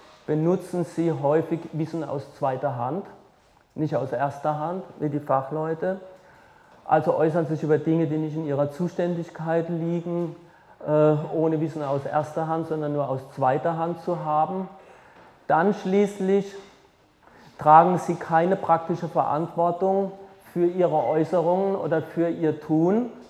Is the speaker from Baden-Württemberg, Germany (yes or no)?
yes; Heidelberg, Baden-Württemberg, Germany; in Heidelberg, wo ich herkomme